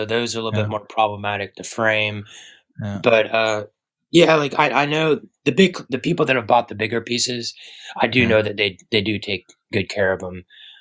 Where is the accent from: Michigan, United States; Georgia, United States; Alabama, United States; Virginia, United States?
Georgia, United States; now in San Francisco, United States; San Francisco, we don't really have a whole lot of, bugs obviously, but it's not as bad as where I grew up in Georgia.